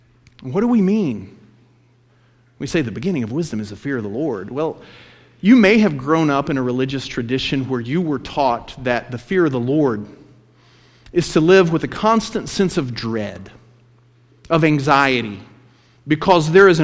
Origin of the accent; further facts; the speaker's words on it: Texas, United States; I grew up in West Texas around ranchers.